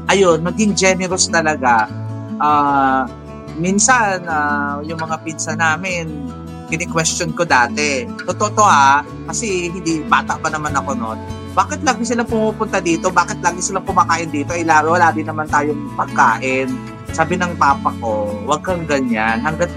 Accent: Madalag, Western Visayas, Philippines; Hindi, I'm from Madalag, Aklan. Tapos doon din ako malapit din yung school ko sa bahay namin.

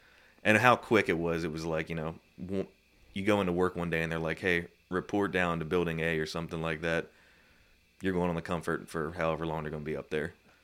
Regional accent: Glen Rock, Pennsylvania, United States; I'm from Glen Rock, PA, which is about an hour north of Baltimore, so I've been to Baltimore plenty.

